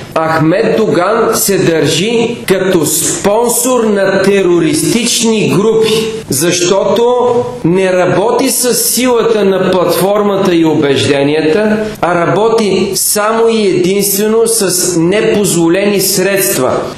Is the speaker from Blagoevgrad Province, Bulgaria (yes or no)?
yes; Blagoevgrad, Blagoevgrad Province, Bulgaria; а дойде при мен, в моя роден край Благоевград